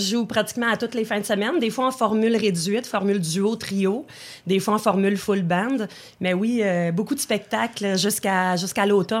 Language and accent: French; Quebec, Canada; Donc, on est tous de l'Abitibi-Témiscamingue.